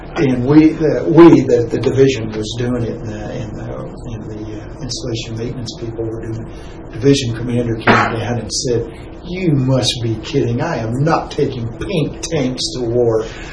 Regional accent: Texas, United States; I was from Texas. My mother was living in San Antonio at the time.

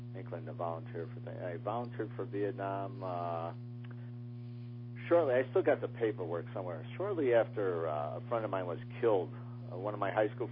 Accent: Chicago, Illinois, United States; I'm from Chicago, but I felt like the farm boy from Chicago.

